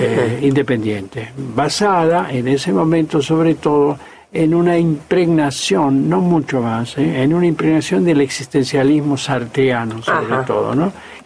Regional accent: Rivera, Buenos Aires Province, Argentina; born there; En un pueblo lindero que se llama Rivera, cerca de, en la frontera prácticamente, entre Buenos Aires y La Pampa.

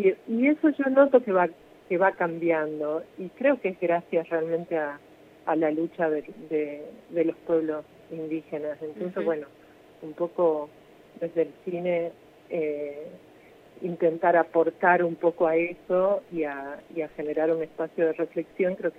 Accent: Salta, Argentina; yo soy salteña

